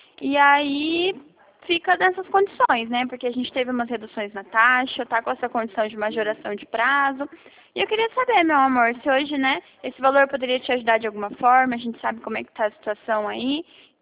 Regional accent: Bauru, São Paulo, Brazil; Eu sou de Bauru.

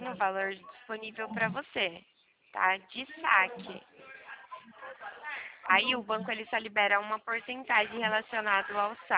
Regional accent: São Paulo, Brazil; Sou paulista.

